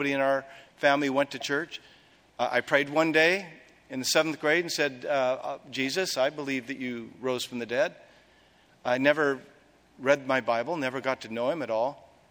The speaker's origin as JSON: {"language": "English", "region": "Oregon", "country": "United States", "said": "I'm from Oregon, not from California, so I only know about two or three people."}